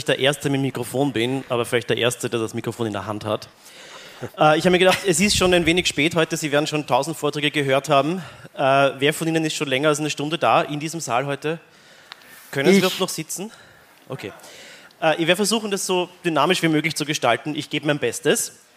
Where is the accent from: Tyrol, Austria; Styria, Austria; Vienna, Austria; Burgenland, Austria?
Vienna, Austria; Wir sind in Wien. Ich bin Wiener.